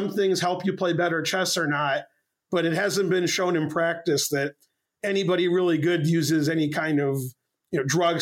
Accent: Detroit, Michigan, United States; So we're just like the first chess family of Michigan, they called us, because I was brought up in Detroit.

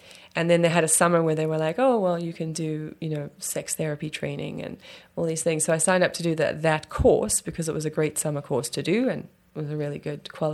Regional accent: South Africa; moved away as an adult; also born or lived in Durban; now in Canada; I'm actually like Canadian from birth. Like I'm registered. So, but then I grew up in South Africa.

